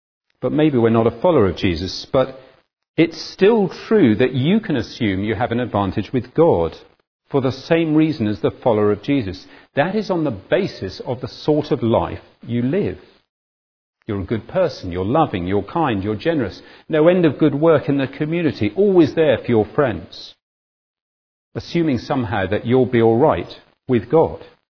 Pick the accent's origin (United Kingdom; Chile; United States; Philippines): United Kingdom; I thought there was an advantage in being British when I landed in Britain.